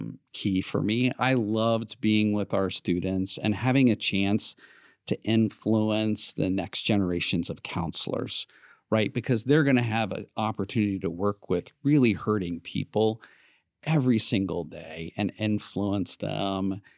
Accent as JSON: {"language": "English", "region": "Illinois", "country": "United States", "tie": "born or raised there", "said": "Right. Yeah, I grew up in Western Illinois."}